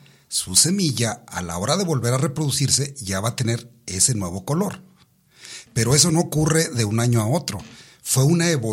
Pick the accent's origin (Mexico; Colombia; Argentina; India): Mexico; tenemos medalla de oro como mexicanos.